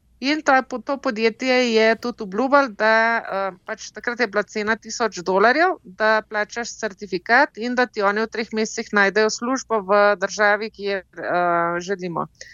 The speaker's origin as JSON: {"language": "Slovenian", "town": "Ljubljana", "region": "Central Slovenia", "country": "Slovenia", "tie": "born or raised there", "also_born_or_lived": "Kamnik", "said": "Ja, jaz sem rojena v Ljubljani, kot velik slovenskih otrok, sem se pa že v Sloveniji ogromno selila. Najprej sem se selila z očetom pa z mamo iz Valburge v Kamnik, pa s tam v Blagovco"}